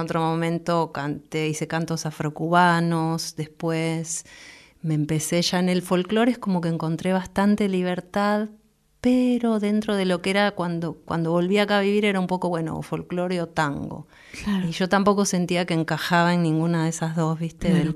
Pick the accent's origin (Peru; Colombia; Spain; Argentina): Peru; moved away; yo tengo un papá peruano, ¿viste? Ajá. Crecí en Perú, pasé mi infancia ahí, después vine acá, después viví 10 años afuera.